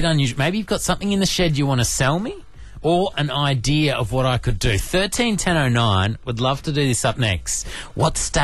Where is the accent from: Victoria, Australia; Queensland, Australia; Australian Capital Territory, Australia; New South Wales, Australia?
New South Wales, Australia; Yarramalong; where I grew up in Yarramalong on the Central Coast